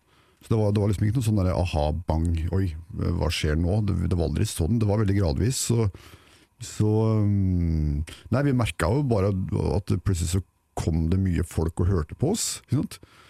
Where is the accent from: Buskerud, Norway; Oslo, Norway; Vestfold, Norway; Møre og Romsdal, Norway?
Buskerud, Norway; Ål; så var jeg tilfelligvis hjemme på Ål for å gjøre siviltjeneste akkurat da, og jeg hadde jo flyttet ut, men var tilbake for å gjøre det